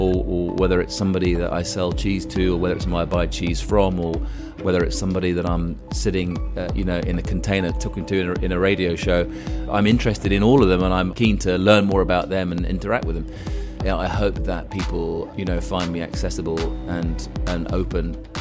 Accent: Cairo, Cairo Governorate, Egypt; growing up in Cairo, it was the early 1970s. President Nasser had just died. We moved there just before he died.

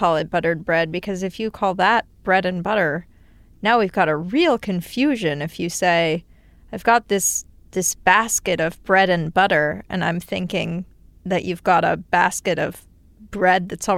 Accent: Los Angeles, California, United States; Los Angeles.

